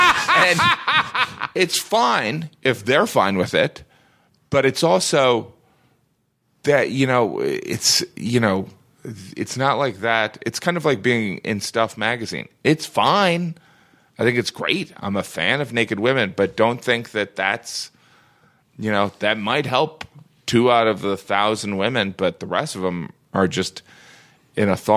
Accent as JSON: {"language": "English", "region": "Midwest", "country": "United States", "said": "All right, I'm from the Midwest. All right? I'm from the Midwest. I love the Northeast."}